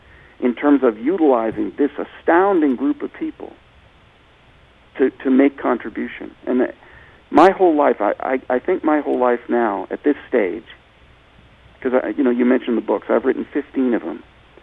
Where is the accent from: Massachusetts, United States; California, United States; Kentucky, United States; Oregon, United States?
Massachusetts, United States; Boston; Growing up in Boston with a larger-than-life Irish Catholic father and trying to find my place with other children, sighted children